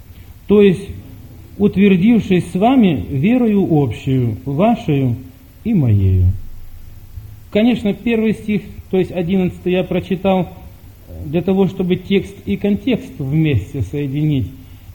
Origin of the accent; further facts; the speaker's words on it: Ukraine; now in Germany; нет, я с Украины